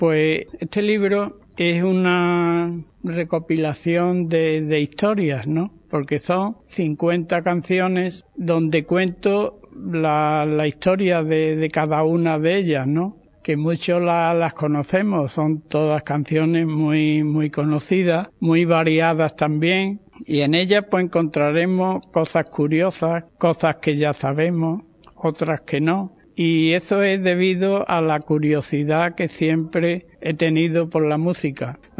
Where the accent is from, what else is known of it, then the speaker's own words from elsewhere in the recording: Las Cabezas de San Juan, Andalusia, Spain; born there; now in Lebrija, Spain; más de 50 años aquí me han hecho lebrijano, pero también tengo que decir que soy de nacimiento cabeceño, cabecense, porque de mi pueblo no me olvido tampoco.